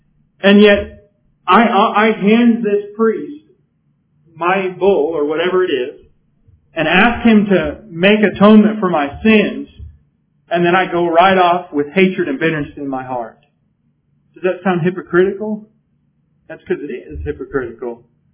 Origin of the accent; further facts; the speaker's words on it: California, United States; growing up in California, from time to time we'd have police chases.